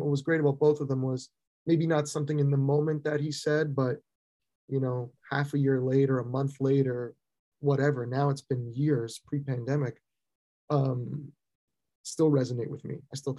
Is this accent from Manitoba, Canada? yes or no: no; Toronto, Ontario, Canada; growing up in Toronto, going to school in Toronto, it's a incredibly multicultural city